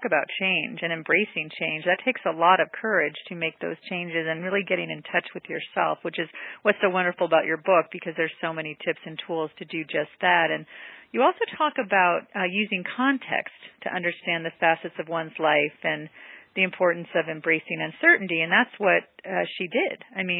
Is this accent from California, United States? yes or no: yes; California, United States; I'm from California. My husband is from the East Coast